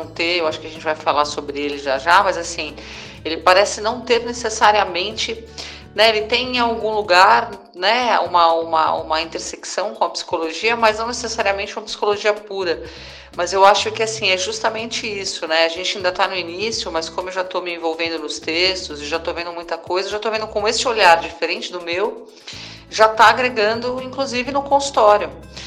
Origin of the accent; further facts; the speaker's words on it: São Paulo, Brazil; moved away as an adult; now in Teixeira de Freitas, Brazil; Inicialmente, eu me formei pela Unip, em São Paulo, sou paulistana, moro aqui em Teixeira de Freitas, né, na Bahia, já há 4 anos, vai fazer agora em dezembro.